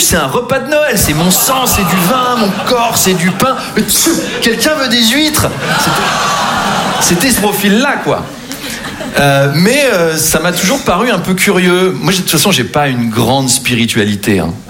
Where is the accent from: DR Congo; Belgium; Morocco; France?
France; Versailles, Île-de-France; born or raised there